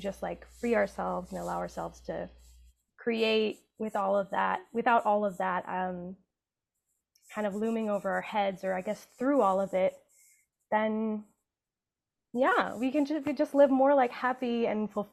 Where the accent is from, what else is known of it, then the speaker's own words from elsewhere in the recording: Union City, New Jersey, United States; So I am from Union City, New Jersey. It is nicknamed Havana on the Hudson because it got a very big migration of Cubans, but it also just has a big migration of people from all over Latin America and Asia.